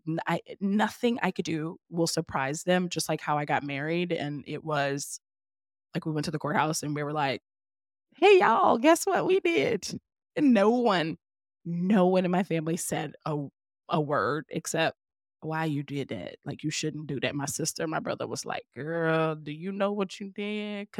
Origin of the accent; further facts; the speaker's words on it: the South, United States; I grew up in the South. And I tell people this all the time. One of the best things I ever did for my daughter was to move. And we moved to Jersey.